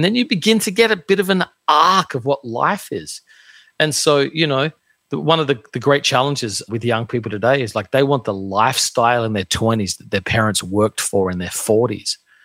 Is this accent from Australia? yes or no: yes; Australia; I grew up in Australia, very, very common to do a gap year